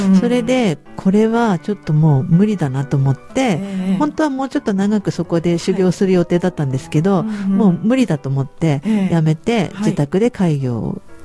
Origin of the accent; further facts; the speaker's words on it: Sendai, Miyagi, Japan; 仙台で、はい。